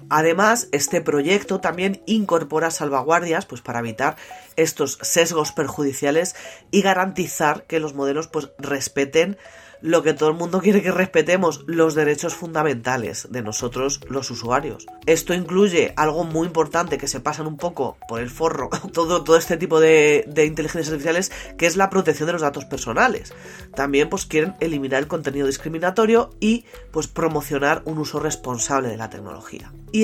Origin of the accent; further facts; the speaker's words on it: Spain; aquí en mi país, en España